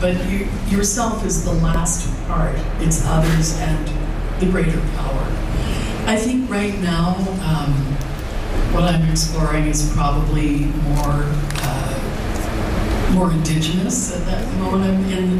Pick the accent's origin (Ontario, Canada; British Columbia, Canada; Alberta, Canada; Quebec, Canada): Ontario, Canada; Ottawa; Yes, I was raised as an Anglican. I grew up in Ottawa, and I attended St. Matthew's Anglican Church.